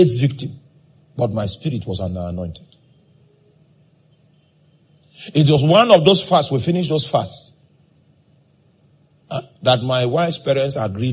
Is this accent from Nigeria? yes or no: yes; Makurdi, Benue, Nigeria; And I was born in Makodi. I grew up here, so I know this town back to back.